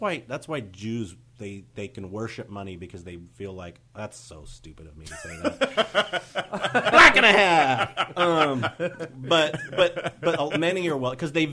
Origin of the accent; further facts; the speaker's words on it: United States; I grew up in Capitol Hill, and then I, you know, moved away after high school and stuff. Moved back.